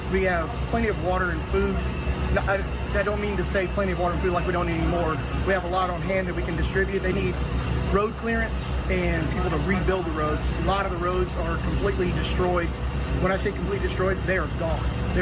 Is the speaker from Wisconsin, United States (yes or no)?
no; Nashville, Tennessee, United States; Some of the guys live here in this town. We came from Nashville, Tennessee.